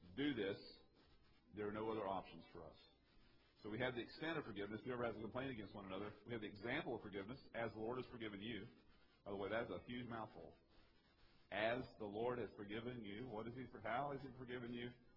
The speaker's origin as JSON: {"language": "English", "region": "Texas", "country": "United States", "tie": "born or raised there", "said": "I grew up in East Texas with rivers that didn't flow."}